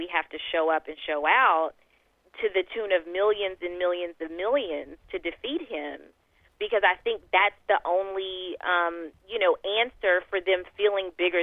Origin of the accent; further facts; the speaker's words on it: Texas, United States; I mean, I certainly, being a Texan